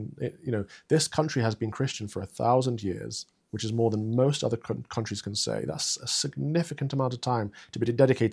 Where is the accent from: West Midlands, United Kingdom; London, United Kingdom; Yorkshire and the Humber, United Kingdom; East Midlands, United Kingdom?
East Midlands, United Kingdom; I'm from the Midlands, from Sherwood Forest.